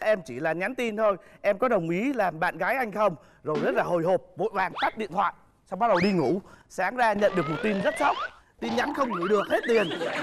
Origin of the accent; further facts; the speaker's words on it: Lam Dong, Vietnam; now in Ho Chi Minh City, Vietnam; Em năm nay 30 tuổi. Em quê gốc ở Hải Dương, sinh ra và lớn lên ở Lâm Đồng và hiện đang làm việc tại Thành phố Hồ Chí Minh.